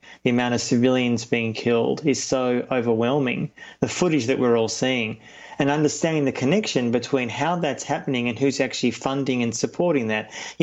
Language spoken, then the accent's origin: English; Australia; I speak as someone who's Jewish. I'm Australian, but also a German citizen.